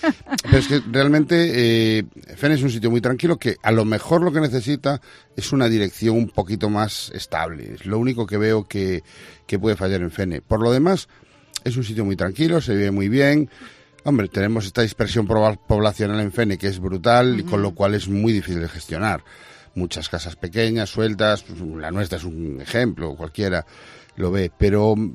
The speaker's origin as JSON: {"language": "Spanish", "town": "A Coruña", "region": "Galicia", "country": "Spain", "lives_now": "Fene, Spain", "said": "yo vengo de Coruña y me casé aquí en Fene. Y vivíamos aquí"}